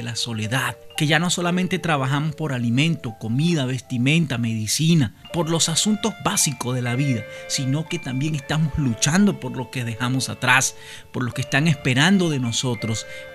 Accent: Venezuela; Las personas tienen que reconocernos, no solamente porque somos venezolanos, en el caso de la migración venezolana

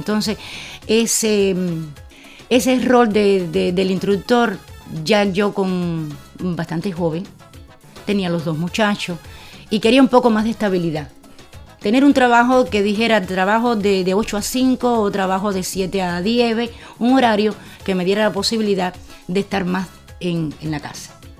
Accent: La Guira, Pinar del Río, Cuba; born there; Bueno, entonces nací en La Guira, este poblado, un consejo popular del municipio de Sandino, muy cerca de Las Martinas

